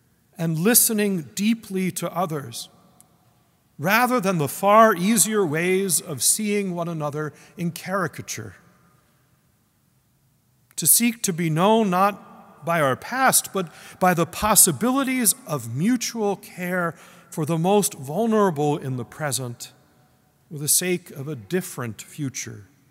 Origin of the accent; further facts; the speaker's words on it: East Coast, United States; The Lutheran tradition in which I was raised here on the East Coast owes much to the Episcopal Church and the Book of Common Prayer.